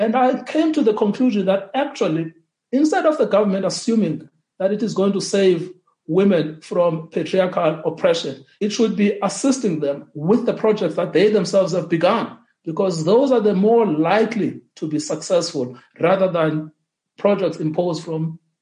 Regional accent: Eastern Cape, South Africa; And I grew up in the Transkei.

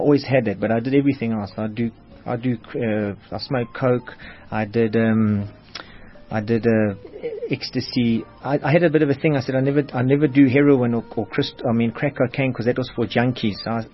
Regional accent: Johannesburg, Gauteng, South Africa; I grew up in the south of Joburg, sort of an average Catholic family

